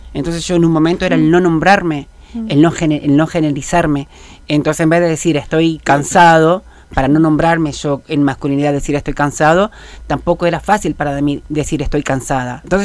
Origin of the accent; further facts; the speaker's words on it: Rosario de Lerma, Salta, Argentina; Y transcurrí toda parte de mi infancia, adolescencia y juventud en Rosario de Lerma.